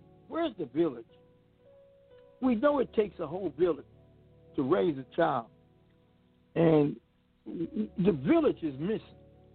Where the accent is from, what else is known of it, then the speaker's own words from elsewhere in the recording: United States; born there; I am an African that happened to be born in America.